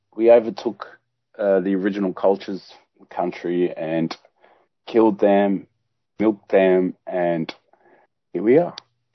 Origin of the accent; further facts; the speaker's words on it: Melbourne, Victoria, Australia; I'm Aussie, bro. I'm Melbourne.